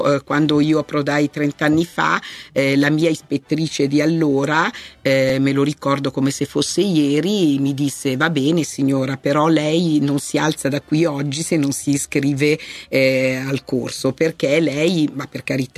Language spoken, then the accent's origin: Italian; Milan, Lombardy, Italy; perché io sono una milanese che ho sposato un varesino